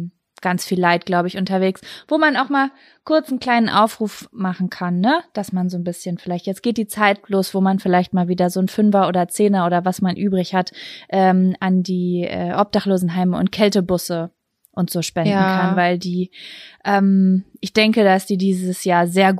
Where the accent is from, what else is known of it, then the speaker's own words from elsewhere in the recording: Lübbecke, North Rhine-Westphalia, Germany; Ich war die letzten 3-4 Tage in Lübbecke, meiner Heimatstadt, bei meiner Mama und bin gestern zurückgekommen.